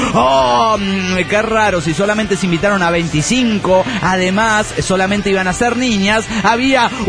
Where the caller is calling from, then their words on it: Torreón, Coahuila, Mexico; de Torreón, Coahuila, México.